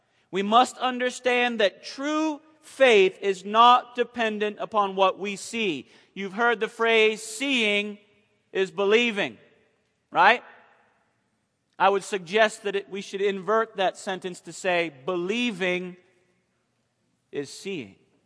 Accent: Conover, North Carolina, United States; I'm from Conover, North Carolina.

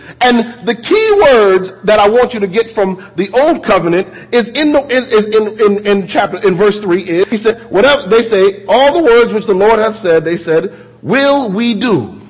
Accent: Connecticut, United States; I had this as a holiday growing up in Connecticut

